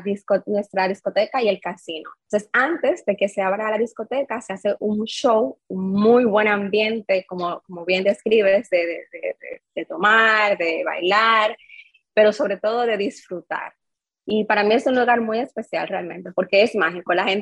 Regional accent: Dominican Republic; aquí en República Dominicana el personal, casi toda la plantilla, todos los equipos somos dominicanos

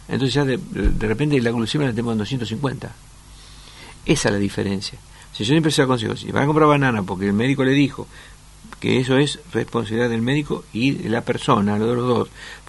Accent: Italy; soy un médico que me crié en Italia, con mi tío que era médico de pueblo y todo

